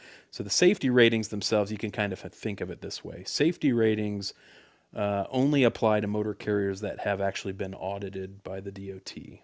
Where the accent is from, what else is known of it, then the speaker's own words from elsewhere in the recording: Indianapolis, Indiana, United States; I'm from Indianapolis, so his rivalry with Reggie Miller was always something to watch.